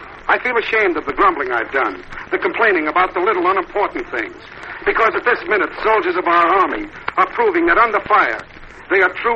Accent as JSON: {"language": "English", "town": "New York City", "region": "New York", "country": "United States", "tie": "born or raised there", "said": "I was born and raised in New York. I used to think America was a suburb of New York. I had the New Yorkers' contempt for people who lived beyond the Hudson."}